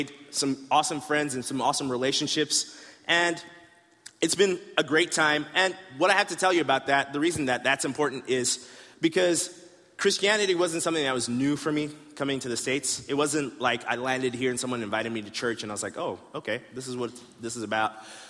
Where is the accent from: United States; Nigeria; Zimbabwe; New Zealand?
Zimbabwe; moved away as an adult; But I was born and raised in Zimbabwe.